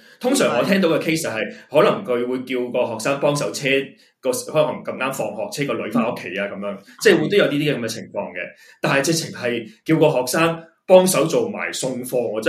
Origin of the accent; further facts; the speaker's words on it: Hong Kong; 我又补充一下啦，搵我哋香港人教啦嘅好处